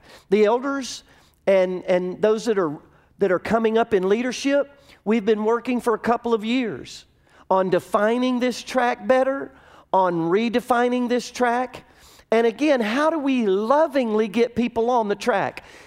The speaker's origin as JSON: {"language": "English", "town": "Durant", "region": "Oklahoma", "country": "United States"}